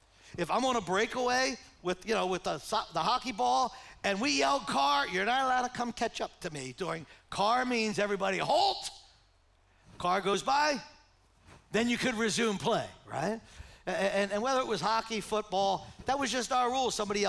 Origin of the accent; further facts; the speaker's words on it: Pennsylvania, United States; because I grew up on Spruce Avenue, you know, two blocks from here.